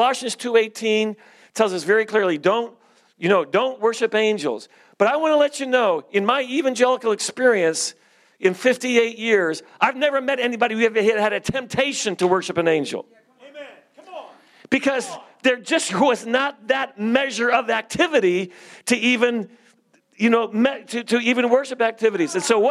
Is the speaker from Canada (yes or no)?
yes; Canada; I never had a gun. I'm Canadian, you know.